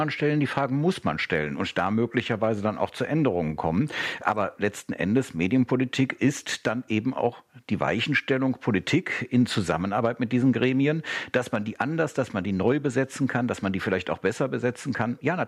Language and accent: German; North Rhine-Westphalia, Germany; ich komme aus Nordrhein-Westfalen